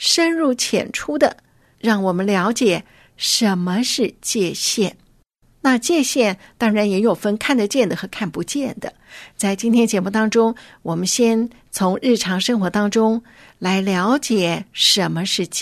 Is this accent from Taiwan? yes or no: no; China; 因为你知道我们中国人都是四合院，对不对？